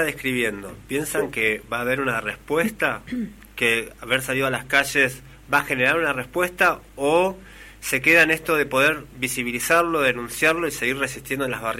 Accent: Moreno, Buenos Aires Province, Argentina; yo le cuento que provengo de Moreno, un territorio en la provincia de Buenos Aires

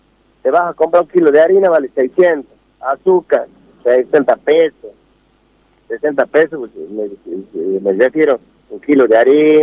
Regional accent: Alberdi, Tucumán, Argentina; De la ciudad de Alberdi, y de ahí yo vivo, digamos, un poquito para la afuera, en la localidad Marapa.

